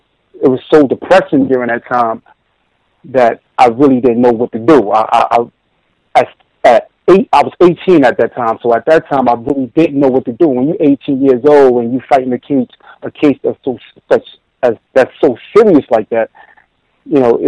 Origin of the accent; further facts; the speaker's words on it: Harlem, New York, United States; growing up in Harlem during the 80s and 90s, at my age, a teenager becomes accustomed to the lifestyle